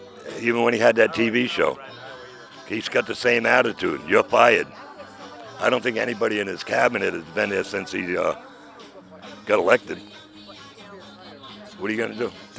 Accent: United States; Well, I'm an American. There's no better reason than that.

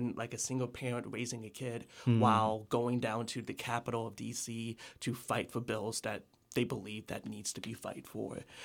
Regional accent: Virginia, United States; moved away; I moved here from Virginia, and I didn't, like, know anyone.

